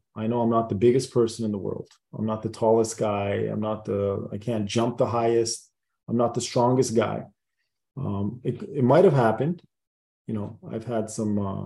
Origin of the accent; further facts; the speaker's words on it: Canada; You know, growing up in Canada, there's no culture.